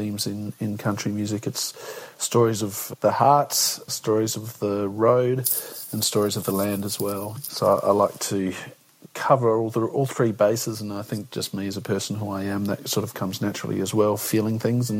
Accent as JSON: {"language": "English", "town": "Adelaide", "region": "South Australia", "country": "Australia", "tie": "born or raised there", "said": "I grew up in South Australia and family ran a bootmaking business and then in retail for over 100 years here in South Australia."}